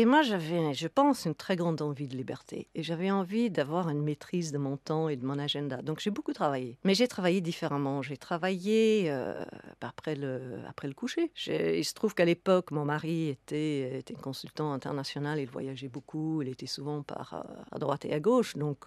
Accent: Aberdeen, Scotland, United Kingdom; French is a second language; j'ai grandi à Aberdeen à l'époque où on a découvert le pétrole. Et j'ai vu cette ville passer d'une ville de pêcheurs plutôt en déclin à une ville vraiment en très forte croissance

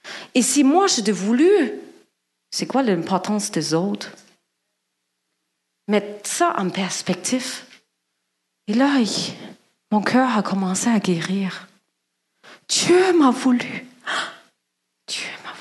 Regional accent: Germany; Je viens d'Allemagne, d'une grande famille. On a vécu dans une petite ville.

